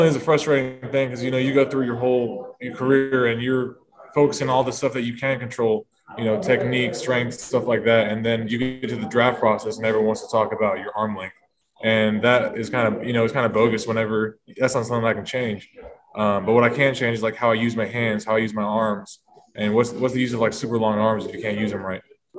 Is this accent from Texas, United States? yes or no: yes; Houston, Texas, United States; I'm from Houston, Texas.